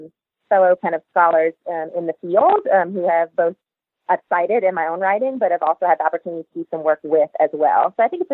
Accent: Louisiana, United States; read it on a plane once, actually on the way to a NASPA in New Orleans, you know, going back to my home state.

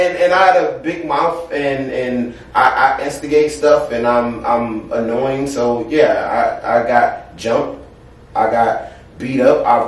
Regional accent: Detroit, Michigan, United States; No, as a kid, I grew up in Detroit, so I had to fight.

